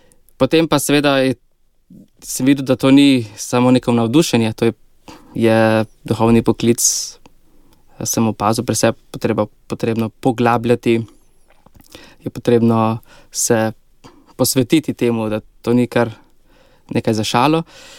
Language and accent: Slovenian; Stranje, Lower Sava, Slovenia; Odraščal sem v Stranjah, to je majhna vasica v župniji Brestanica, tako kot ste omenil. To je podeželje na spodnjem Štajerskem, v Posavju, v kar številni družini, nas je 7 otrok, tako da, ja, krščanska družina